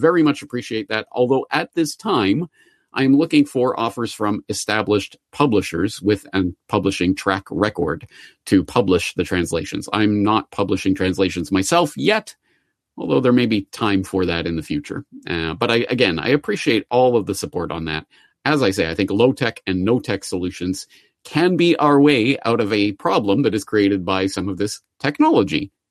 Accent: Calgary, Alberta, Canada; the Calgary Public Library, my hometown, now has Reportage in its stocks

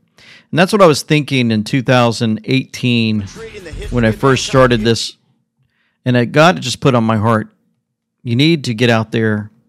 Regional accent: Oklahoma, United States; I'm from Oklahoma.

